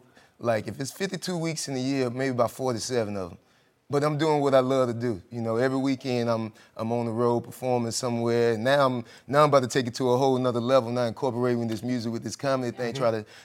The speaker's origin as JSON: {"language": "English", "town": "Jacksonville", "region": "Florida", "country": "United States", "tie": "born or raised there", "lives_now": "Atlanta, United States", "said": "No, that's not my hometown. Well, Jacksonville is my hometown."}